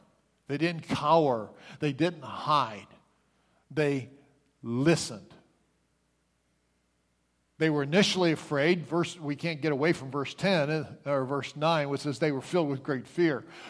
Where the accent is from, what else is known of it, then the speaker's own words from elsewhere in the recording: Pittsburgh, Pennsylvania, United States; I'm from Pittsburgh. We didn't say the word yonder.